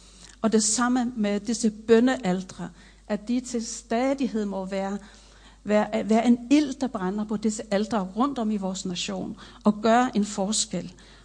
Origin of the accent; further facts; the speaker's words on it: Faroe Islands; Jeg kommer selv fra Færøerne